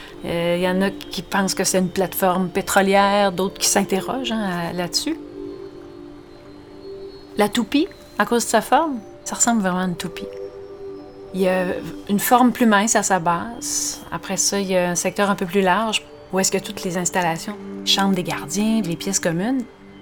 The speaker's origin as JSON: {"language": "French", "town": "Baie-Sainte-Catherine", "region": "Quebec", "country": "Canada", "tie": "born there", "said": "je suis née à Baie-Sainte-Catherine."}